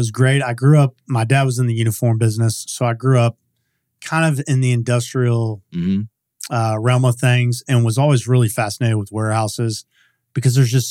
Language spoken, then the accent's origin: English; Beaumont, Texas, United States; So I am from Beaumont, Texas. Okay. I originally grew up there and then went to school in Chicago